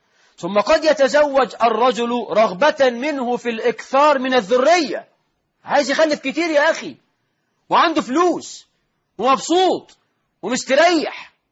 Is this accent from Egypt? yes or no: yes; Egypt; والحد عهد قريب عندنا في مصر، في صعيد مصر وفي ريف مصر